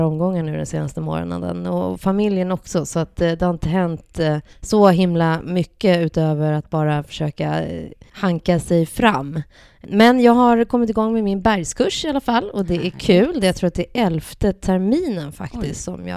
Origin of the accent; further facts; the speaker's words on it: Katrineholm, Södermanland, Sweden; born there; Jag är född i Katrineholm.